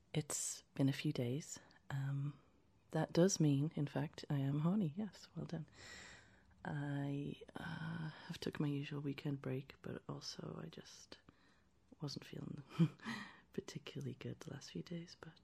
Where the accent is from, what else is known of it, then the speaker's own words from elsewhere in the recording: England, United Kingdom; I just look, I'm English. We're very, very repressed, don't you know?